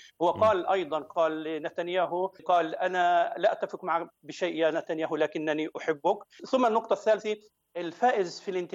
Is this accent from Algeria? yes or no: no; Palestine; نحن كفلسطينيين